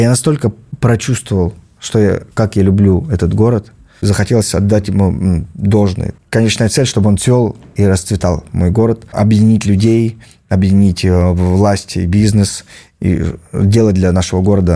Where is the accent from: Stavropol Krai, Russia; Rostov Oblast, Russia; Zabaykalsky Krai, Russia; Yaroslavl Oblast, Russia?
Rostov Oblast, Russia; Taganrog; отдать должное моему родному городу, где я родился и вырос